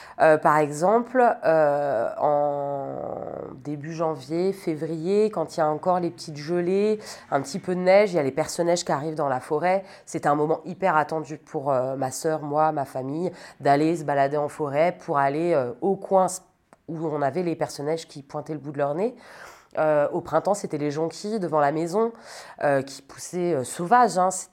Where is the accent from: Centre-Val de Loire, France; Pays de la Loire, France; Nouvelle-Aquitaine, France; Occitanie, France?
Centre-Val de Loire, France; Je viens de Sologne. J'ai grandi dans une grande maison au milieu de la forêt avec mes parents et ma sœur. Donc une enfance pleine de nature, toujours à l'extérieur.